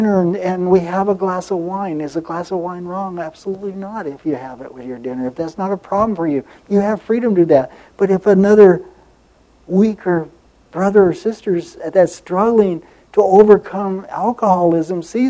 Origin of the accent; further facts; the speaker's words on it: Las Vegas, Nevada, United States; I grew up here in Las Vegas. I moved here when I was 9. I grew up in Las Vegas.